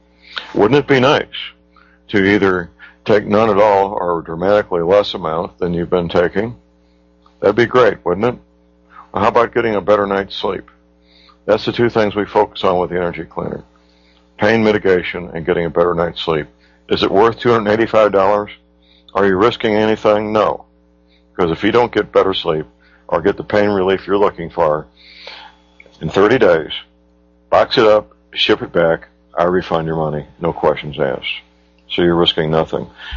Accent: St. Louis, Missouri, United States; answered by very polite young men and women in St. Louis, Missouri, my hometown, 24 hours a day.

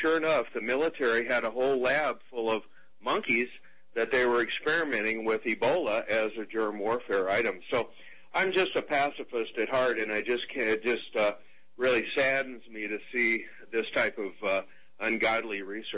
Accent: Kansas, United States; my home state.

